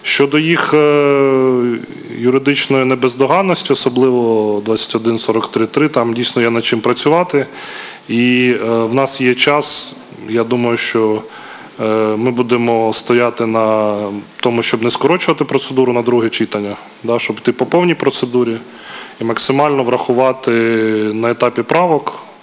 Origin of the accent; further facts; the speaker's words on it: Kyiv, Ukraine; Так я хочу сказати, як киянин